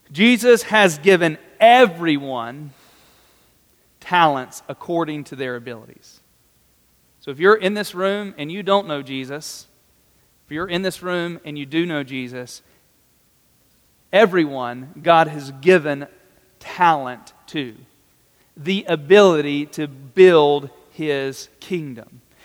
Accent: Carthage, North Carolina, United States; I am from Carthage, North Carolina. It is in the country. We did get our second stoplight not too long ago, so we're moving up in the world.

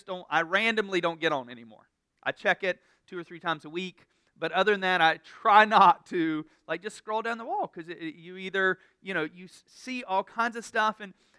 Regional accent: North Carolina, United States; Man, I mean, I'm from North Carolina, but I don't know what just happened right there.

